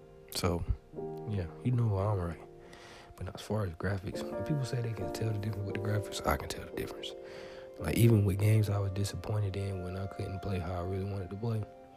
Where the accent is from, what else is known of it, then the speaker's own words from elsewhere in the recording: Alabama, United States; If you make me beat Alabama because I'm from Alabama, I'm going to embarrass you, bro, and I ain't played in a long time.